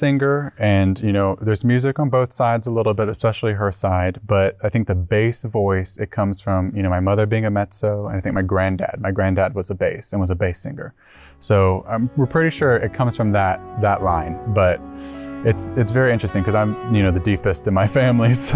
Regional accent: Decatur, Georgia, United States; I'm from Decatur, Georgia, and I am a classical crossover singer.

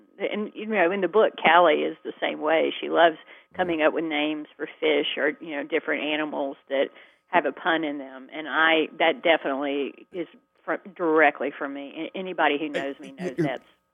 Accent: Georgia, United States; So, you know, that's my little gift to my home state.

